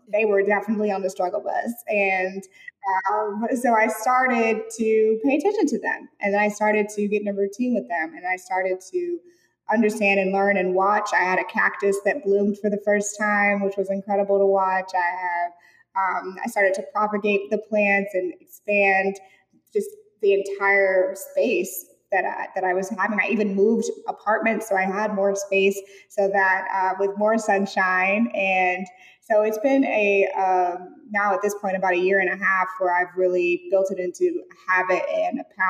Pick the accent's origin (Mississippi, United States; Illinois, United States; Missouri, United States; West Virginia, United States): Missouri, United States; St. Louis; So I grew up with my mom always having like an incredible garden in the back. I'm from Missouri and from St. Louis. And so we had different seasons.